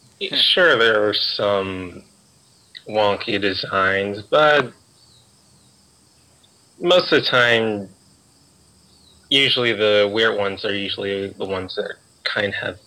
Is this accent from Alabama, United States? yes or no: yes; Alabama, United States; I'm from Alabama.